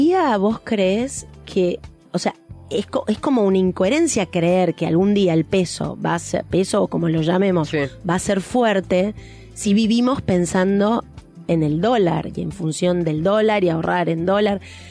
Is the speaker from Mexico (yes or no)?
no; Brazil; yo viví toda mi infancia en Brasil